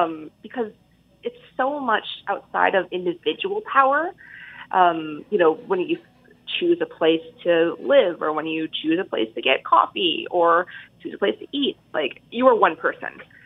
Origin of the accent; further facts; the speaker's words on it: New York City, New York, United States; I grew up in Williamsburg. So probably all the places I liked don't exist anymore.